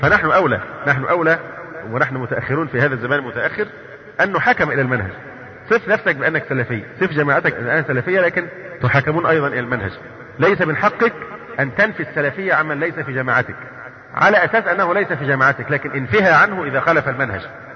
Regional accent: Egypt; نعم يعني كما مثلا لما تيجي جماعة عندنا في مصر

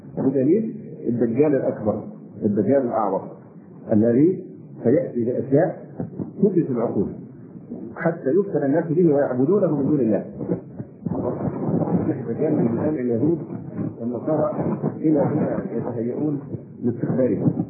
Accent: Egypt; ونحن مصريين ونعرف طبيعة بني جلدتنا

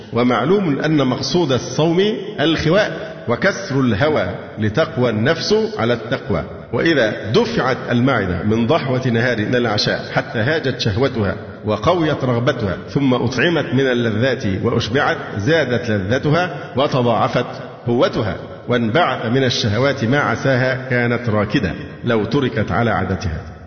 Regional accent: Egypt; العادات عندنا في مصر صعبة في الحقيقة في موضوع الإفطار

